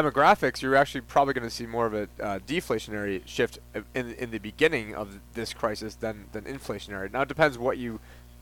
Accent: Syracuse, New York, United States; I'm born and raised in Syracuse.

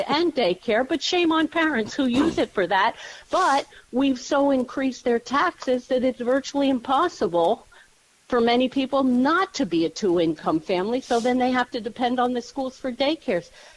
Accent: New Jersey, United States; I'm from New Jersey.

